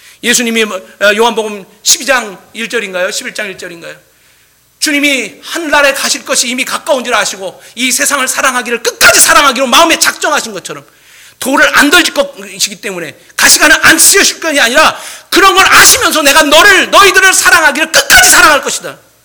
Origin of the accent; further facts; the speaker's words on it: Seoul, South Korea; 저는 어릴 때 그 당산동에 살아갔고요.